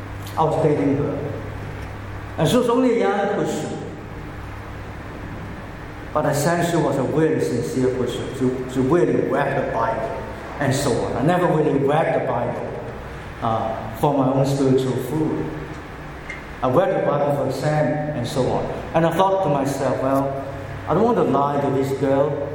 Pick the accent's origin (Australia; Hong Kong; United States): Hong Kong; moved away; I grew up in church in Hong Kong